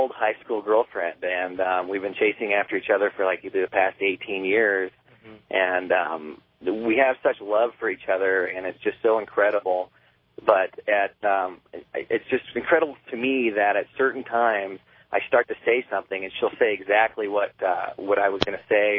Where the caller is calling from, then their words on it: Denver, Colorado, United States; I'm calling from Denver, Colorado.